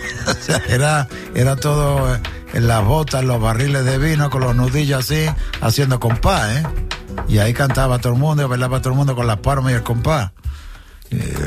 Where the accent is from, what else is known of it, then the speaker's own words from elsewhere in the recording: Jerez de la Frontera, Andalusia, Spain; siempre que voy a Jerez, a mi tierra, siempre recuerdo esos olores que había